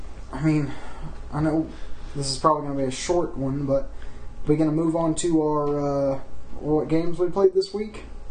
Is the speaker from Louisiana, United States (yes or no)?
no; Texas, United States; I'm sorry. I'm from Texas, so...